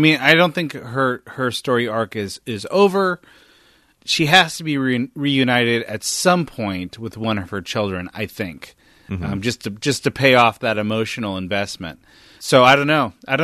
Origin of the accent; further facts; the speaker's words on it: California, United States; I grew up in Northern California